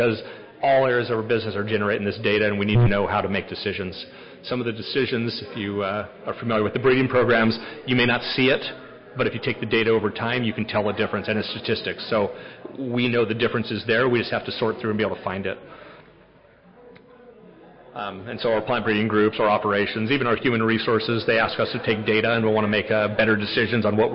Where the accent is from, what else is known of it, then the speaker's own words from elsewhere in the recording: Watsonville, California, United States; And I grew up in Watsonville, where we're headquartered.